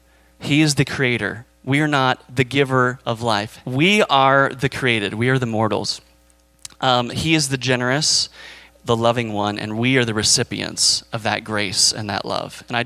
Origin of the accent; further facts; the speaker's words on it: United States; I think in part, it's because I'm an American